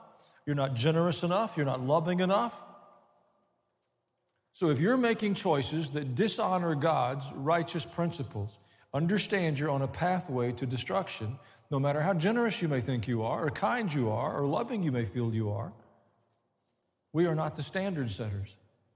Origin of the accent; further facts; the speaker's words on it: the South, United States; accent: southern; It trumps my southern accent.